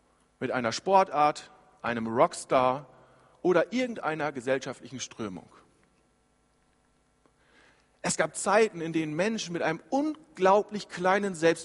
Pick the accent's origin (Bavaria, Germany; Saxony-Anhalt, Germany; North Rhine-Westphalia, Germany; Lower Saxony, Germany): Lower Saxony, Germany; Früher zum Beispiel in Ostfriesland, wo ich herkomme